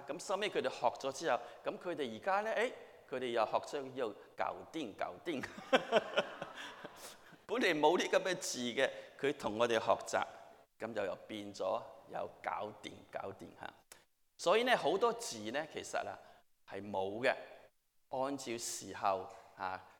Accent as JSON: {"language": "Cantonese", "region": "Guangdong", "country": "China", "said": "我哋中國人啊，特別係廣東人咧，我哋係好有創意嘅。"}